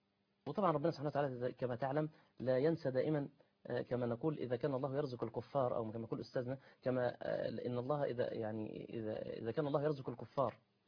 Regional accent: Egypt; احنا خلينا احنا في مصريين.

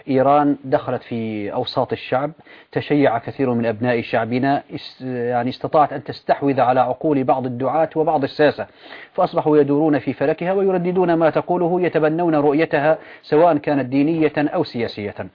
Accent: Syria; وعندنا في سوريا ما دامت قدرة الشعب السوري على انصاف نفسه وانتزاع حريته وكرامته لم تكفي لتحقيق المراد

